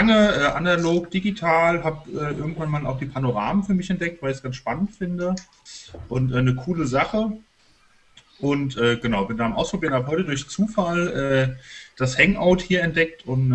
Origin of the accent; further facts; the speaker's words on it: Rhineland-Palatinate, Germany; Ich komme aus dem wunderschönen Rheinhessen.